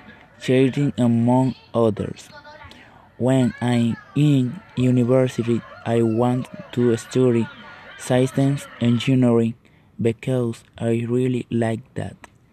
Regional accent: Dominican Republic; English is a second language; I am 17 years old. I am from Dominican Republic. I am a student.

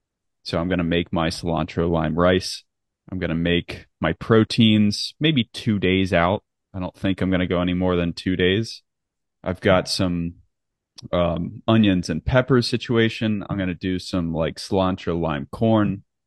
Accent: Charlotte, North Carolina, United States; now in Tampa, United States; It's like growing up in Charlotte. Everything's Myers Park.

